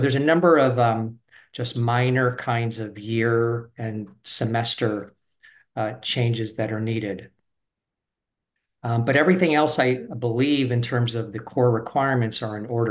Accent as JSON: {"language": "English", "region": "New York", "country": "United States", "said": "I'm a New Yorker, so I tend to botch names pretty easy."}